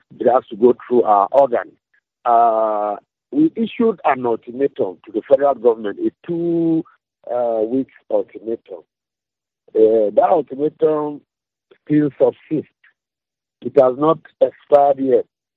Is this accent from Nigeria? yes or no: yes; Nigeria; Don't forget, I'm also a Nigerian and I go to the same market that every other Nigerian goes to.